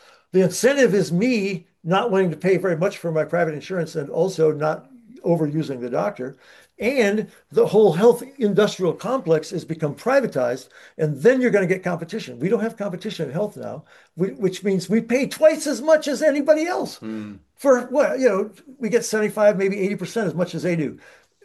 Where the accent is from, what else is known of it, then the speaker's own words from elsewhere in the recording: Postville, Iowa, United States; my hometown, Postville, Iowa?